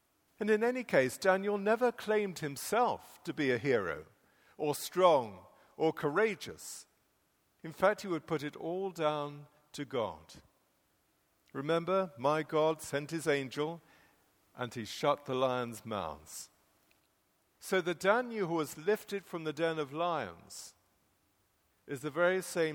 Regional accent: England, United Kingdom; And as an Englishman, I look back

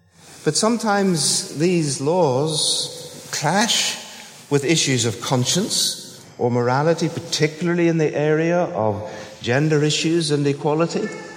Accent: Belfast, Northern Ireland, United Kingdom; It probably wasn't like the Sunday school flannel graph that I was brought up on in the Sunday school in Belfast.

